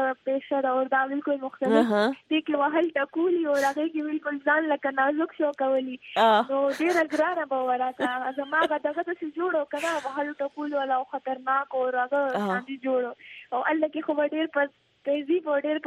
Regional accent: Peshawar, Khyber Pakhtunkhwa, Pakistan; مونږ خاص د پېښور یو یعنی پېښور کې زما پیدایش زمونږ لکه فیملی هم د پېښور نه ده

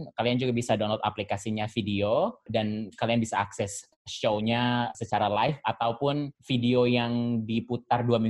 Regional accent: Saumlaki, Maluku, Indonesia; Jadi aku kan dari Maluku ya, dari Saumlaki, salah satu kota di Maluku.

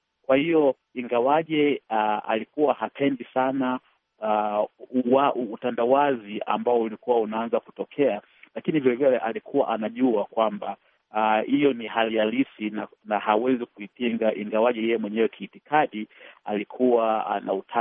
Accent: Tanzania; mimi ni Mtanzania na nilivyokuwa kijana mdogo na kuwa nchini Tanzania

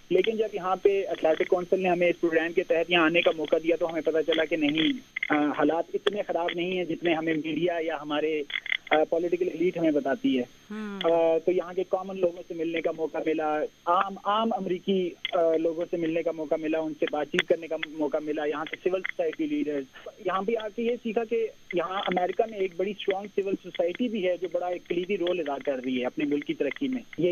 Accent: Azad Kashmir, Pakistan; کیونکہ میرا تعلق آزاد کشمیر سے ہے تو کبھی موقع نہیں ملا تھا امریکہ جانے کا

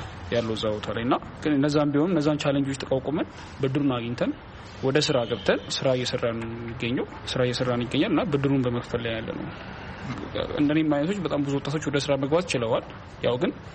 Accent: Dire Dawa, Ethiopia; ያው እኔ ተወልጄ ያደግኩት እዚሁ በድሬዳዋ ከተማ ሲሆን ያው ትምህርቴንም ከአንደኛ ደረጃ እስከ ሁለተኛ ደረጃ ድረስ በድሬዳዋ ከተማ ነው ጠናቀቅኩትኝ።

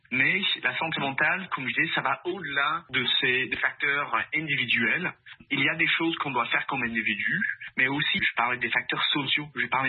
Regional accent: United States; now in Quebec, Canada; Par exemple, moi je suis originaire des États-Unis, malgré mon accent galère européen. Moi, je suis originaire des États-Unis

